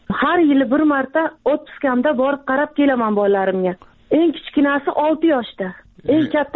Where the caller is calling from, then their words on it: Moscow, Russia; 1974 yilda tug'ilganman. Turmush o'rtog'im o'lgan. 4 nafar farzandim bor. Hozir Moskva shahridan sizlarga telefon qilyapman. Moskvada bolalarim boqish uchun ishlagani kelganman shu yerga. 4 yildan beri bitta joyda ishlayman, bitta kvartirada yashayman.